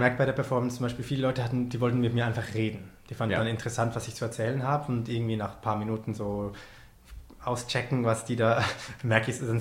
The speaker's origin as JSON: {"language": "German", "country": "Switzerland", "said": "dass ich als Schweizer einem philippinischen Mann eine erotische Massage gibt"}